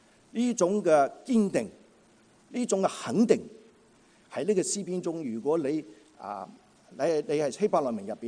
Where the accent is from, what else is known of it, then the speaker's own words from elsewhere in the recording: China; 好像就是好像我们中国人说呢